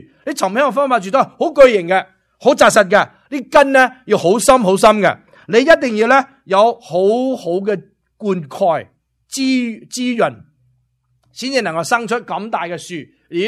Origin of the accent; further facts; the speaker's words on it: Guangdong, China; 啊我哋广东人呢水仲有另外一个意思呢